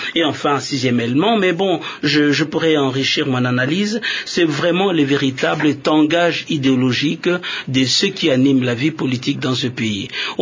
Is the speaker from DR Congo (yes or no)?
yes; DR Congo; notre faiblesse en tant que Congolais